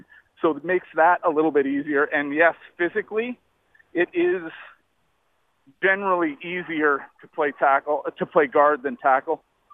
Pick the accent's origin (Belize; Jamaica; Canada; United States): Canada; And walking out on that field and being a Canadian kid, seeing games up there, just the environment's intimidating.